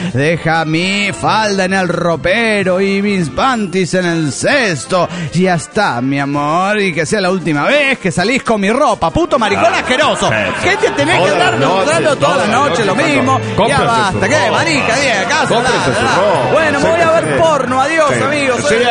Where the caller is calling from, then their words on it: Santa Rosa, La Pampa, Argentina; gente. Soy el 22 de Santa Rosa, La Pampa.